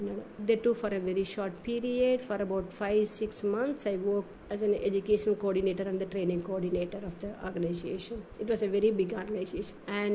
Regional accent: Puducherry, India; I'm not an Aurovillian. I come from Pondi. Previously, I was living in the villages.

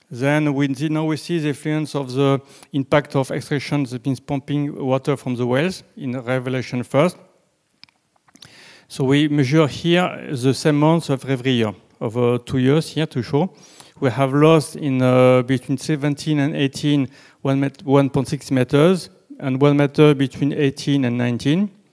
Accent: France; accent: French; English is a second language; So you can follow my English, my French accent, yes?

